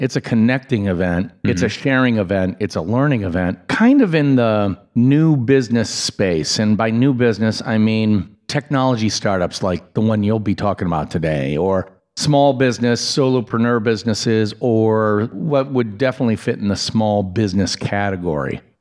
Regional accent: Wisconsin, United States; also born or lived in Chicago; in terms of growing up in Wisconsin and wanting to get out of Wisconsin as quickly as possible. Spend a bunch of time bopping around the United States, several different metro areas in my case, ending up for a long period of time in Chicago

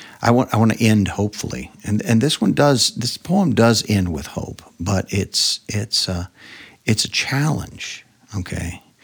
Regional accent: Nebraska, United States; also born or lived in Texas; now in South Dakota, United States; I grew up in Nebraska, mostly Texas for a little while. But so we moved to South Dakota

